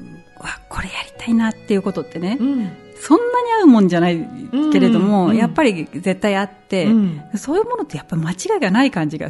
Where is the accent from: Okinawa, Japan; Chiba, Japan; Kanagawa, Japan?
Chiba, Japan; Kashiwa; 私の地元の柏にずっと200年以上続いているお遍路があるんですね、